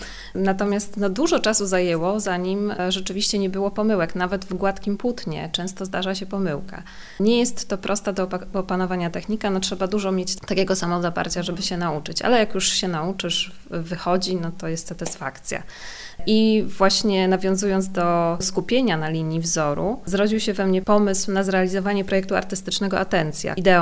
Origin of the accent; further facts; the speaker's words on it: Chełm, Lublin Voivodeship, Poland; ona mieszkała w takim drewnianym domku na obrzeżach Chełma i ja całe dzieciństwo spędziłam właśnie w tym domku razem z nią.